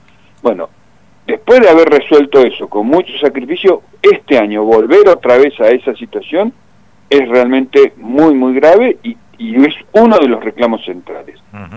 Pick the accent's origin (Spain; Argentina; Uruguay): Argentina; Neuquén; yo soy de Neuquén